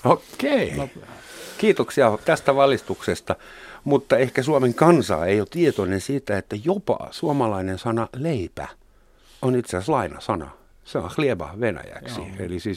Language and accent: Finnish; Germany; Finnish is a second language; now in Finland; Koska esimerkiksi mun kotimaassa ja Etelä-Saksassa varsinkin, siellä syödään joka toinen ateria jossain muualla kuin kotona